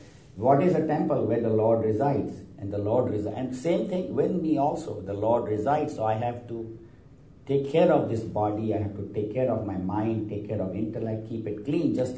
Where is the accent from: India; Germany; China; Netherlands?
India; English is a second language; I'm a male, I'm a physician, I'm from India.